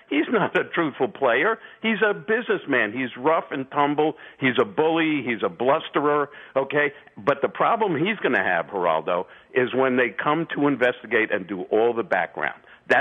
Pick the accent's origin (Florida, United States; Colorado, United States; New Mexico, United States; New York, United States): New York, United States; Brooklyn; like you, I'm from Brooklyn originally, and I'm about the same age, and I guess we've both grown up in the city. And I've moved around the country and come back about 20-some-odd years ago.